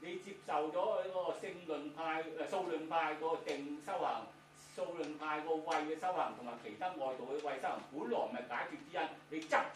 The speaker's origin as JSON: {"language": "Cantonese", "country": "China", "said": "咁我中國人咧就唔係喎，就狗我食喎，中國人。"}